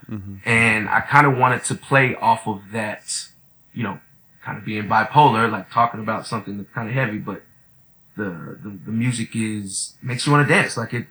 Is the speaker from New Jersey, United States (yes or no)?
no; Austin, Texas, United States; I grew up in Austin.